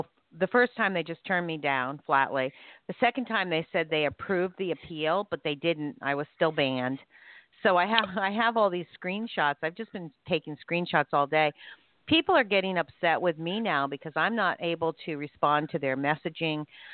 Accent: New London, Connecticut, United States; including Mongi Dougherty, who is from my hometown of New London, Connecticut.

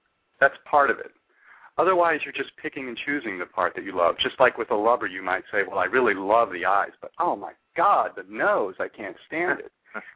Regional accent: Kentucky, United States; And I'm originally from Kentucky, which is, you know, I guess that's far enough south for me to be considered a Southerner.

